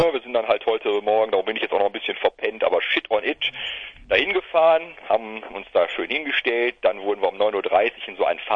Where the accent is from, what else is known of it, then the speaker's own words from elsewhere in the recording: Duisburg, North Rhine-Westphalia, Germany; Duisburg, wir kommen immer noch